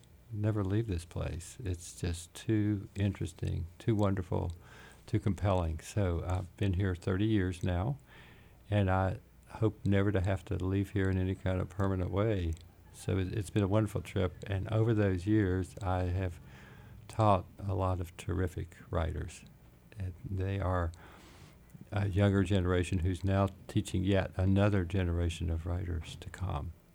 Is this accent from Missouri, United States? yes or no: no; Pocahontas, Virginia, United States; but I began my life in the coal fields of Southwest Virginia, in Pocahontas, Virginia. That's where I spent all my life